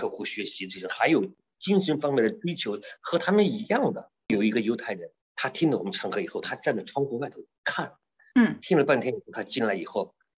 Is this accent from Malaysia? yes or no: no; China; 你看现在我们中国人不光会太极拳，而且也会唱这些